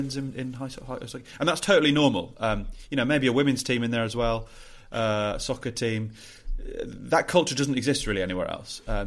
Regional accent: United Kingdom; sometimes easy as a Brit to be a bit disparaging of the Americans

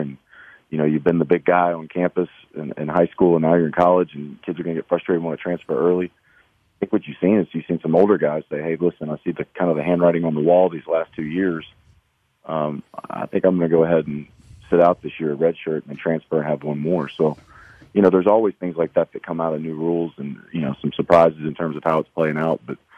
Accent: Baton Rouge, Louisiana, United States; I mean, I grew up in Baton Rouge. I grew up an SEC guy.

